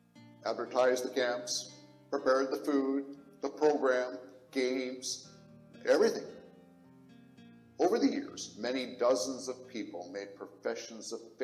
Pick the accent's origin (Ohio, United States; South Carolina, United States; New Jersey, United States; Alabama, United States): Ohio, United States; Cleveland; born there; I was born in Cleveland, Ohio.